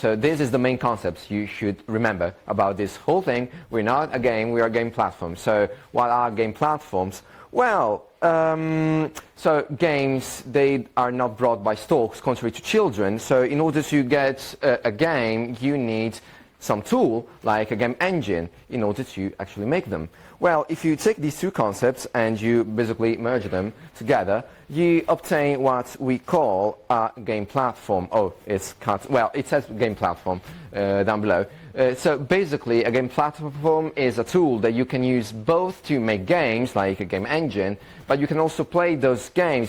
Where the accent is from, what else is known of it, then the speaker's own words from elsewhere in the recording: Italy; I'm from Italy.